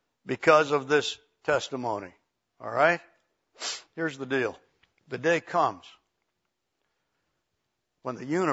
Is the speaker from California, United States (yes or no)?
yes; California, United States; Judy and I grew up in Southern California.